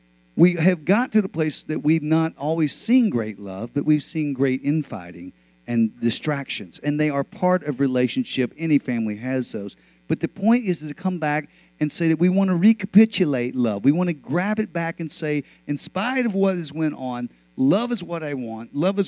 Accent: the South, United States; And the growing up in the South where we really took a personal, intimate relationship with Jesus

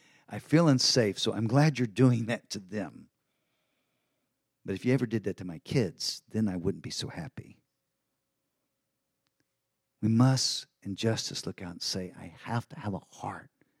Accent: Texas, United States; But as a man and being a Texan, Joe, you know this here.

